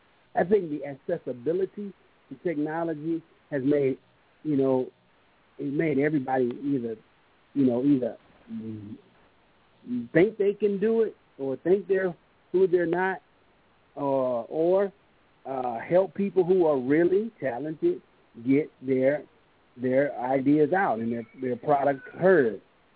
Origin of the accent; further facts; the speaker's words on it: Houston, Texas, United States; Because I'm from Houston, and I remember, you know … all that, you know, back when I was a kid and had the wax on it.